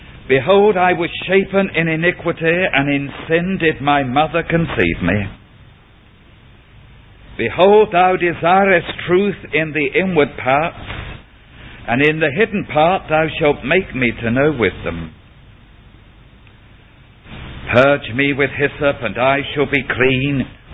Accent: United Kingdom; I'm not an Australian, but I do belong to Britain

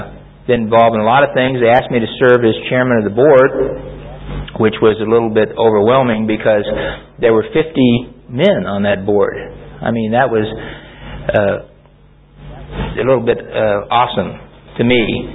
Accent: Denver, Colorado, United States; now in California, United States; because I'd only been in California for less than a year, and I came from Denver, Colorado, and I didn't know anybody.

